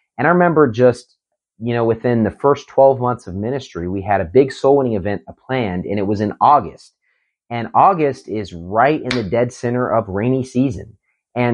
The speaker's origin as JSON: {"language": "English", "region": "West Virginia", "country": "United States", "tie": "born or raised there", "said": "I never thought about it growing up in West Virginia during the winter season where we'd have heavy snow."}